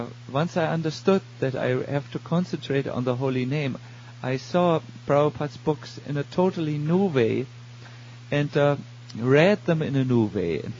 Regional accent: Germany; born there; English is a second language; I was born in Germany

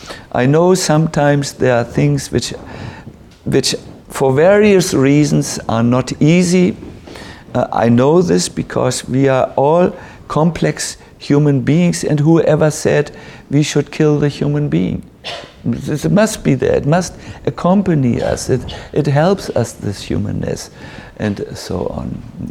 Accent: North Germany, Germany; English is a second language; I'm from North Germany, and sometimes when I don't edit my language, it's impossible, you know.

